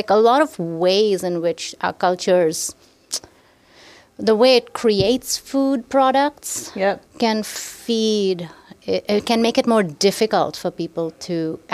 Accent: Mumbai, Maharashtra, India; I mean, I grew up in Mumbai and we didn't snack.

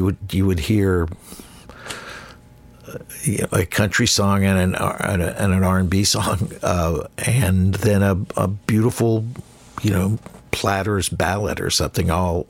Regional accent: the South, United States; Growing up in the South, you were exposed to more R&B and country than a lot of kids were, like in Chicago.

